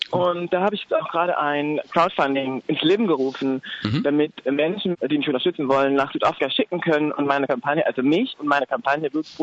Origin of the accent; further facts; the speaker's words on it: Baden-Württemberg, Germany; ja, also ich komme ursprünglich aus Baden-Württemberg. Also ich komme aus einem kleinen Dorf in der Nähe von Heidelberg.